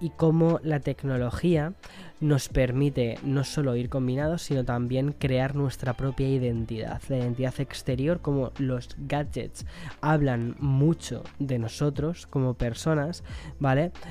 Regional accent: Spain; now in New York, United States; vengo de Nueva York, estoy muy perdido con lo que es la cultura española del quién es quién, ¿no? De mi propio país.

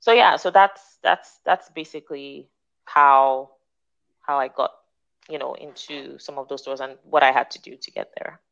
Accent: Nigeria; because as a Nigerian and African, going to mainstream grocery stores

